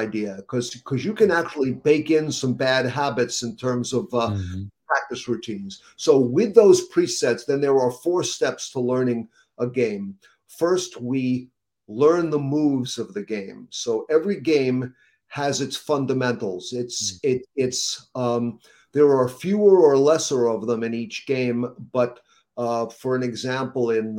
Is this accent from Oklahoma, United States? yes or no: no; Wantagh, New York, United States; So I grew up in Wantagh.